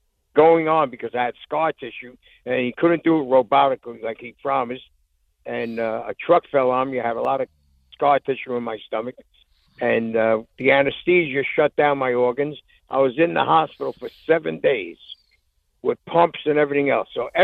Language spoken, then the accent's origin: English; Staten Island, New York, United States; from Staten Island.